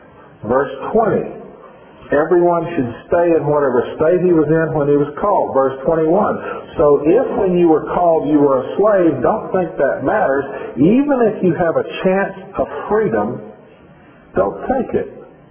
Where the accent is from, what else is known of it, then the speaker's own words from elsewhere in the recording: Tennessee, United States; I grew up in East Tennessee